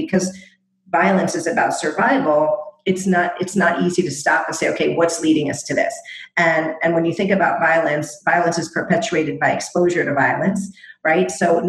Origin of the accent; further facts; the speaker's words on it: El Salvador; I'm from El Salvador originally